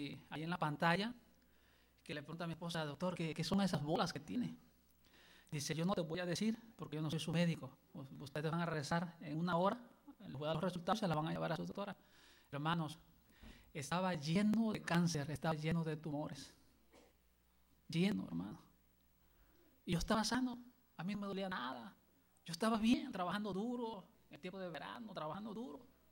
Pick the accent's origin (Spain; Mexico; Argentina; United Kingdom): Mexico; Acapulco, Guerrero; now in Temecula, United States; Por algunos años, su servidor ha trabajado la jardinería en el área de Temécula, de allá vengo. Yo soy originario de Acapulco, Guerrero.